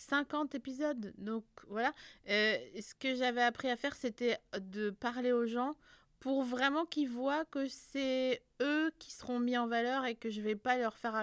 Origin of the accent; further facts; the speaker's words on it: Grand Est, France; Ah bah on est des Vosgiens